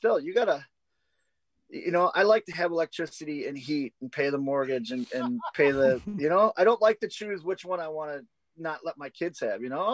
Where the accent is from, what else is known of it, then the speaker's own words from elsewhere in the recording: Milwaukee, Wisconsin, United States; Yeah, remember, I'm from Milwaukee.